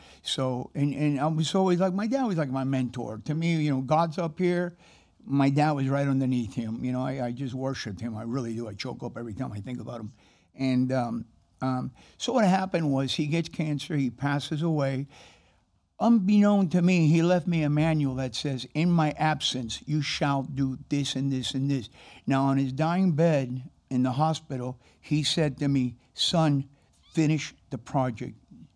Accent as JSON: {"language": "English", "town": "Miami", "region": "Florida", "country": "United States", "tie": "born or raised there", "also_born_or_lived": "Havana"}